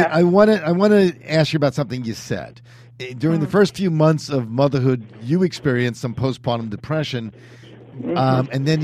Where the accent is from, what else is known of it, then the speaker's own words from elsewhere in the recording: Brooklyn, New York, United States; see, I grew up in Brooklyn, and I grew up in an interracial environment.